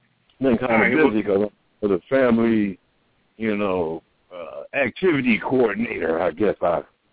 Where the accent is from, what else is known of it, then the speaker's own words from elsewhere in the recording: Philadelphia, Pennsylvania, United States; I said, I'm originally from Philly.